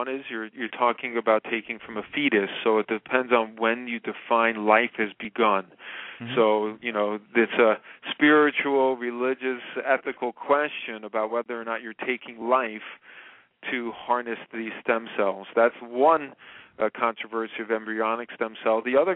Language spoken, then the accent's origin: English; New Jersey, United States; also born or lived in New York; I'm out of New Jersey and New York